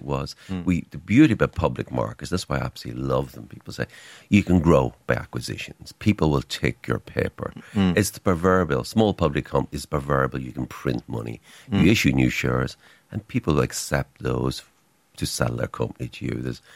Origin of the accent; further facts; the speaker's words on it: County Donegal, Ireland; I grew up in West Donegal.